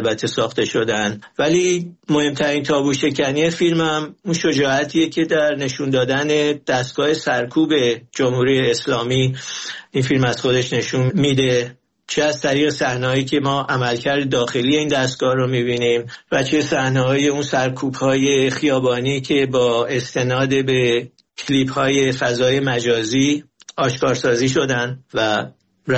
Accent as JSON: {"language": "Persian", "country": "Iran", "said": "در مورد من به عنوان یک ایرانی"}